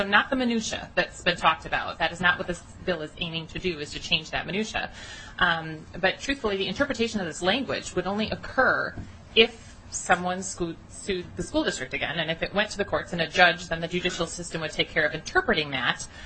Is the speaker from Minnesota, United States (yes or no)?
yes; Stillwater, Minnesota, United States; I'm from Stillwater, Minnesota.